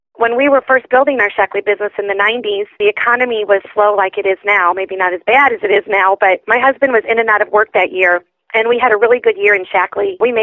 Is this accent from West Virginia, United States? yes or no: no; Wheatfield, Indiana, United States; We live in a farming community, so I've been born and raised in Wheatfield, Indiana.